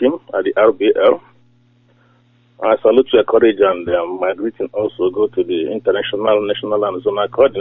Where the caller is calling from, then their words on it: Manchester, North West England, United Kingdom; I'm calling from Manchester, the coordinator.